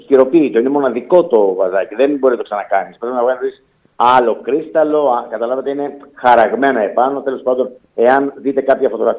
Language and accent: Greek; Imbros, Çanakkale, Turkey; όταν ήμουν μικρός, μεγάλωσα δίπλα σε ελαιώνες και δίπλα σε μελισσοτές και στην Ήμβρο, στην πατρίδα μου.